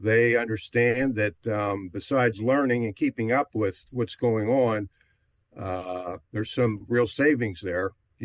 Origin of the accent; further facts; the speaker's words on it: Pittsburgh, Pennsylvania, United States; Well, I'm a Pittsburgh native, and I had retired from the railroad right down where you're at there in 2008.